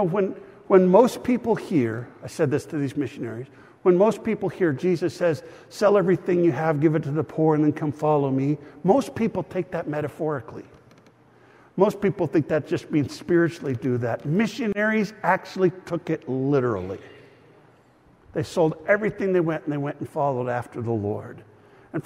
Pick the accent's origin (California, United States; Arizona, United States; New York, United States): California, United States; Los Angeles; born there; I was born in East LA, you could probably tell.